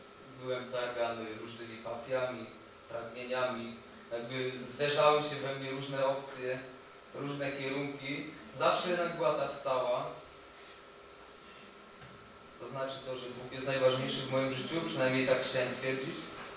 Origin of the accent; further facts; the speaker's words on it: Kraków, Lesser Poland, Poland; born there; Urodziłem się w Krakowie. Bóg zdecydował, że 17 kwietnia 1982 roku na świat przyjdzie taki chłopiec, no jeden z mnóstwa Polaków